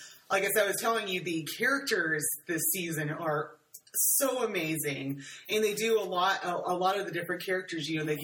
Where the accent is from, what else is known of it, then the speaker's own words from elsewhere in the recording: Texas, United States; I'm from the South. Right. I'm from Texas